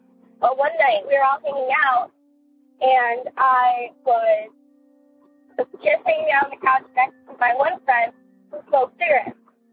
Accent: Ohio, United States; I'm from Ohio.

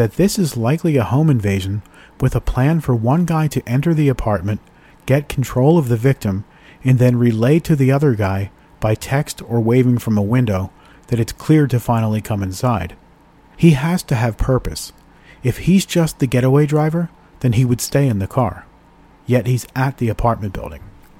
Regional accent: Philadelphia, Pennsylvania, United States; I grew up in Philly, which is incredibly diverse, specifically in terms of its white and black populations.

